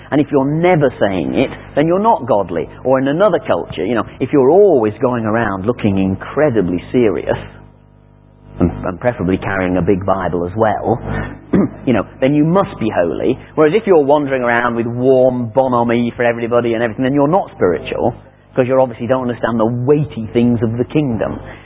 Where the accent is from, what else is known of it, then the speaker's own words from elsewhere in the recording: Australia; I mean, we're Australian. I mean, we just sit there.